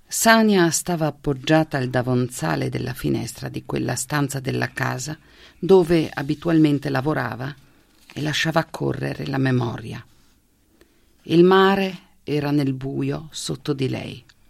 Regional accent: Trieste, Friuli-Venezia Giulia, Italy; first language Slovenian; Italian is a second language; Io sono triestina di lingua slovena, ho studiato in sloveno fino alla maturità classica, poi ho fatto l'università a Trieste

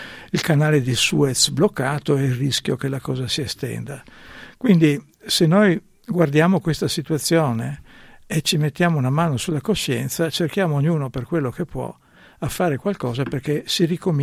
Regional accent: Trieste, Friuli-Venezia Giulia, Italy; essendo un triestino e abitando a Trieste

